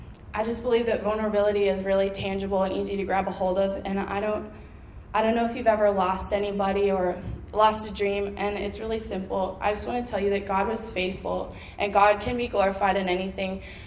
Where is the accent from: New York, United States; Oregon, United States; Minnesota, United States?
Minnesota, United States; moved away; I'm from Minnesota. I'm from a really tiny town of 98 people population. I always tell people it would have been 99 because I had a nephew, but then I moved all the way to Texas